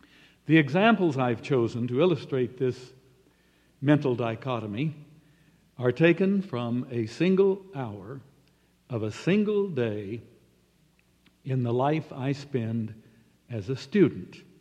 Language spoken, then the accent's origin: English; Oklahoma, United States; but I grew up in Oklahoma, and the guy from Chicago who married my only sister called her with great affection through all their years together by the nickname Okie.